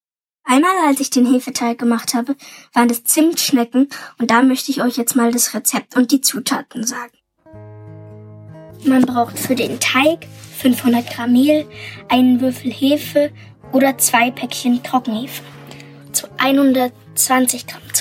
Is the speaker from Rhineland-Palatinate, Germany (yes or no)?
no; Munich, Bavaria, Germany; ich komme aus München und bin 9 Jahre alt.